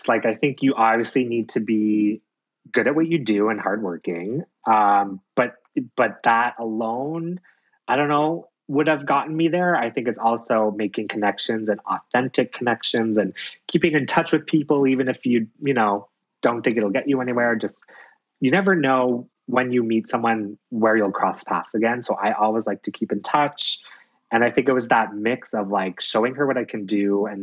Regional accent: Ontario, Canada; now in New York City, United States; I'm an Indigenous fashion writer at Vogue. I'm Ojibwe from Nipissing First Nation.

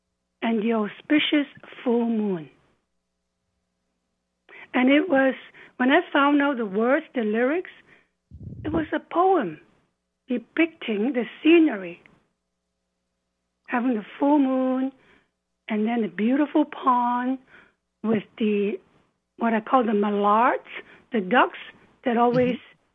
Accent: Hong Kong; Well, you know, we grew up in Hong Kong, both of us, and it was very open in terms of beliefs.

